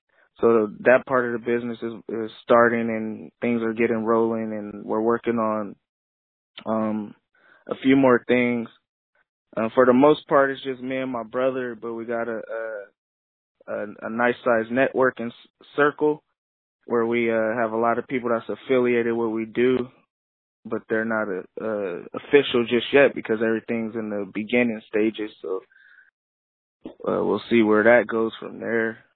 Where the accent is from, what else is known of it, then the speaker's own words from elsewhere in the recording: Long Beach, California, United States; now in Lancaster, United States; I'm in California right now. I'm from Long Beach, but moved up to the northern Los Angeles area, small town called Lancaster, about 70 miles away from L.A. So you can really say I'm really from L.A. County